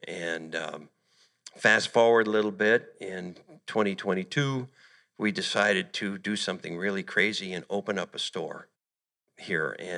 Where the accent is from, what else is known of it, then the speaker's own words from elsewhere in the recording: Tucson, Arizona, United States; also born or lived in East; I was basically raised in Arizona. We moved from the East in 1972. Roosted in Tucson for a while and then escaped Tucson in 1981, came up to the Metro Phoenix area